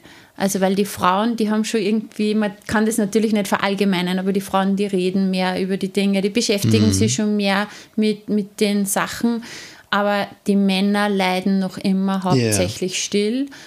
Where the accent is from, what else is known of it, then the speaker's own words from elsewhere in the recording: Upper Austria, Austria; in Müchidorf, das ist bei uns in Oberösterreich